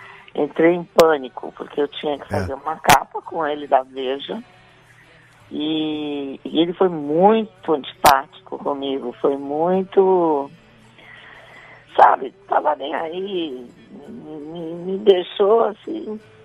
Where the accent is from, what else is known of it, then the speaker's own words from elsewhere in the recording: São Paulo, Brazil; Eu sou de São Paulo